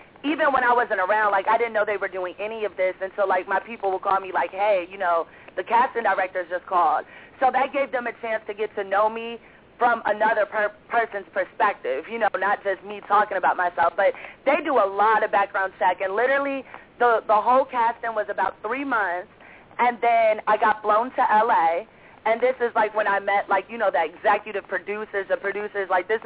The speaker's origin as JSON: {"language": "English", "town": "Lake Charles", "region": "Louisiana", "country": "United States", "tie": "born there", "also_born_or_lived": "New Orleans", "said": "I actually stayed in Louisiana because my family really is from there. Like, I was born in Lake Charles."}